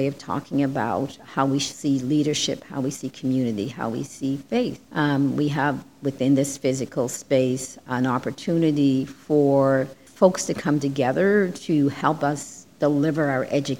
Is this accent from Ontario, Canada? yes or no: no; Mulgrave, Nova Scotia, Canada; I come from Mulgrave, Guysborough County. I'm the second youngest of 15 children.